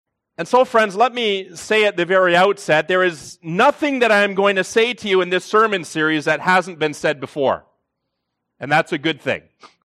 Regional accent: Ontario, Canada; Now, I grew up in Baptist churches. I grew up in Baptist churches and what we call here in Southern Ontario, the Associated Gospel Church, which is a Baptistic denomination.

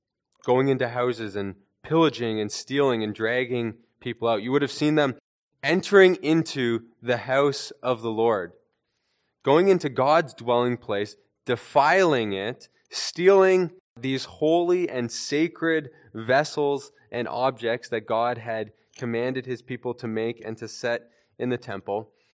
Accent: Canada; I was born in Canada. I've lived my whole life in Canada.

